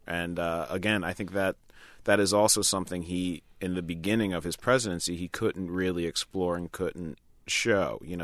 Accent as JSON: {"language": "English", "region": "New York", "country": "United States", "said": "Keegan's from Detroit, and I'm from New York."}